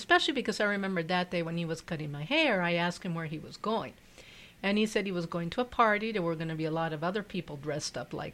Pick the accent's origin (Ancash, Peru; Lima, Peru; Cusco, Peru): Lima, Peru; first language Spanish; Well, I grew up in Lima, Peru. I was born and raised in Lima, Peru. My dad is Peruvian and my mother is American. So I grew up completely bilingual. So my mom taught me English and my dad taught me Spanish. And then I went to a British school in Lima.